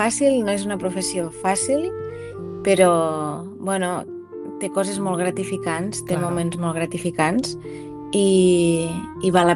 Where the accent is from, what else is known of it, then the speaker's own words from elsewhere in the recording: La Ràpita, Catalonia, Spain; soc de la Ràpita, i actualment sóc músic professional